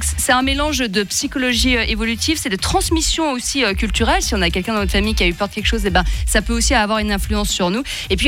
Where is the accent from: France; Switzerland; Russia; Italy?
Switzerland; si on regarde en plus chez nous en Suisse, on en a très peu